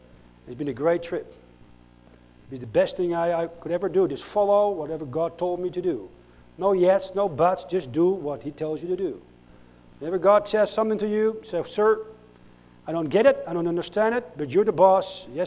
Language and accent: English; North Holland, Netherlands; I got saved about 32 years ago in Holland. I grew up near Amsterdam, Dutch Reformed, heard the Ten Commandments on Sunday.